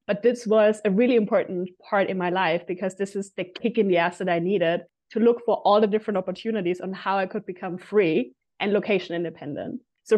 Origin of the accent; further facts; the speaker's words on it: Austria; English is a second language; So I'm from Austria. And currently I'm also at my family's place here in Austria